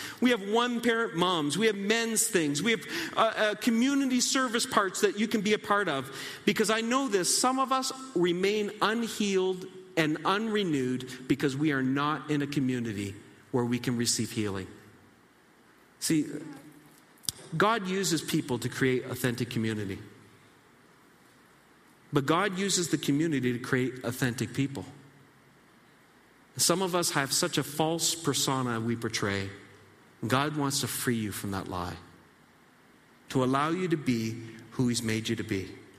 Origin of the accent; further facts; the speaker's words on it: Saint John, New Brunswick, Canada; I took them back to my home city. I grew up in St. John, New Brunswick, east of here, and took them to my home church that I grew up in.